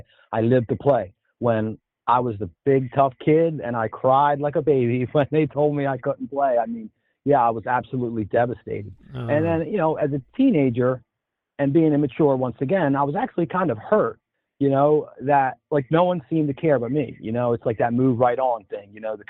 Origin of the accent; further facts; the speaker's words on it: Bridgeton, New Jersey, United States; But the problem was I grew up in Bridgeton, New Jersey, and it's a great historic neighborhood, but it also has its dark side.